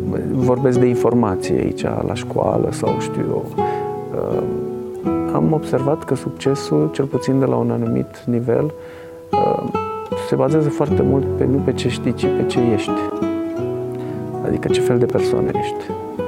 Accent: Brașov, Brașov County, Romania; born there; M-am născut la Brașov în 1976, într-o familie de muncitori.

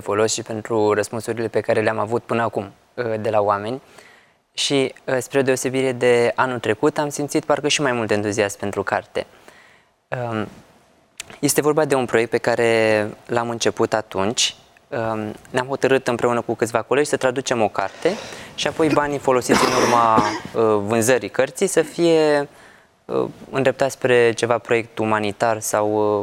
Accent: Romania; auzind că suntem din România

